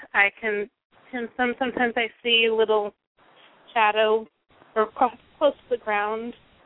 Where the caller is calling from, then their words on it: Kansas, United States; And yes, I am from Kansas.